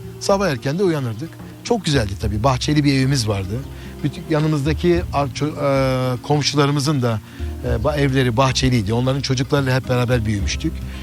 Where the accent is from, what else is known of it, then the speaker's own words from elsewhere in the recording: Diyarbakır, Diyarbakır Province, Turkey; born there; Biz oraya göçmüşüz yeni eve ve annem beni doğurmuş ve ben yeni Diyarbakır'ın yeni şehrinde doğmuşum.